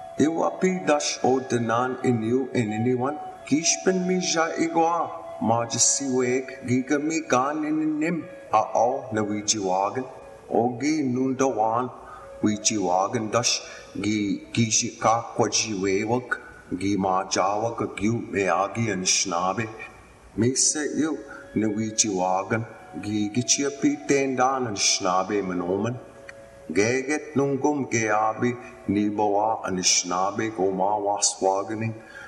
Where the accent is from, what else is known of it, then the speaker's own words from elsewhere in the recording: Lac du Flambeau, Wisconsin, United States; My clan is the Bear. I'm from Lac du Flambeau.